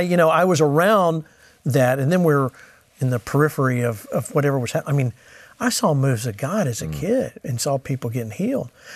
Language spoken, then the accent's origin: English; Georgia, United States; I grew up, you know, when you're in the South, I'm from Georgia, everybody's Southern Baptist.